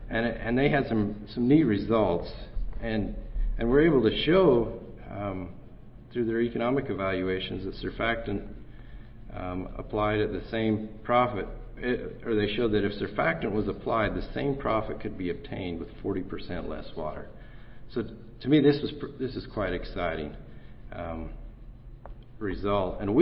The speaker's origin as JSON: {"language": "English", "region": "Oregon", "country": "United States", "said": "I'm an ecologist from Oregon"}